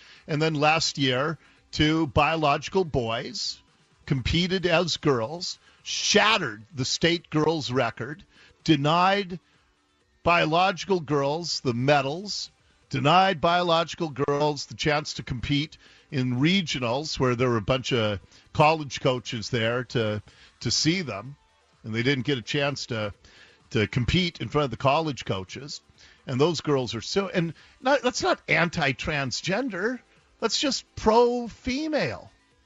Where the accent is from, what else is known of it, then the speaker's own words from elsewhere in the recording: Seattle, Washington, United States; I was born a boy at Ballard Hospital. I grew up a boy in Ballard.